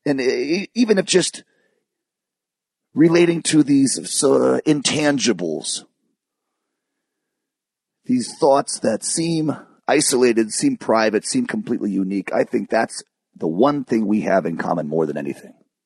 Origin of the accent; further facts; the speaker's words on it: California, United States; born there; were walking around with palm trees and 75-degree weather in California. With all due respect to my home state or my birth state, I like cold weather.